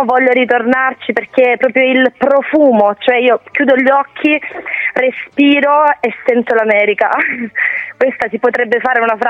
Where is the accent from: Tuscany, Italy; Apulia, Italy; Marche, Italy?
Apulia, Italy; Scorrano; Quindi però sono originaria di Scorrano, questo lo diciamo.